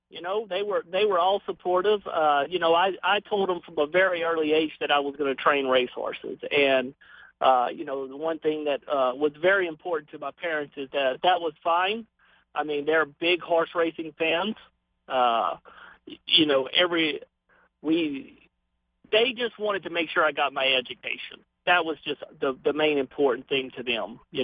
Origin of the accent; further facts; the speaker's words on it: Ragley, Louisiana, United States; being I was from Ragley, which is only about 30 minutes away from Lake Charles, where McNeese State is located.